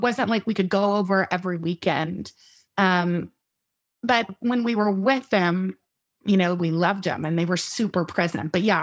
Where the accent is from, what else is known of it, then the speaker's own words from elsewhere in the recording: Austin, Texas, United States; We were born in West Texas, which is like, I don't know if any of you have been to West Texas